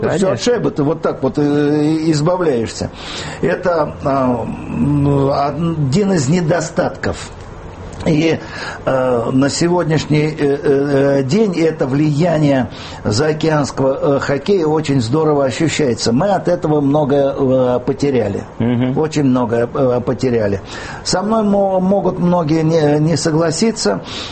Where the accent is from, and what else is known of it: Moscow, Russia; born or raised there